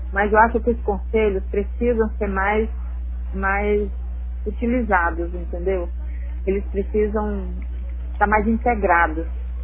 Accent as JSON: {"language": "Portuguese", "town": "Brasilândia", "country": "Brazil", "said": "nós somos de Brasilândia"}